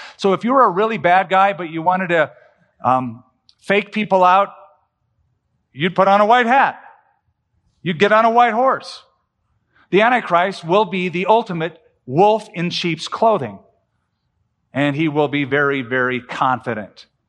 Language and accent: English; California, United States; I'm a Californian, so there.